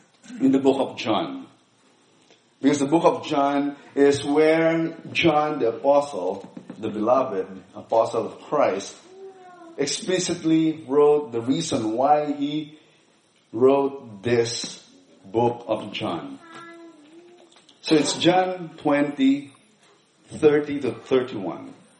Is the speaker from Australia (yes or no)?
yes; Australia; because I'm from Australia.